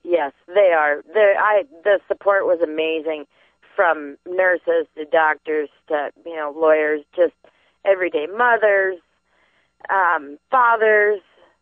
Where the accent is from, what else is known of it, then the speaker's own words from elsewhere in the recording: Colorado, United States; I come from Colorado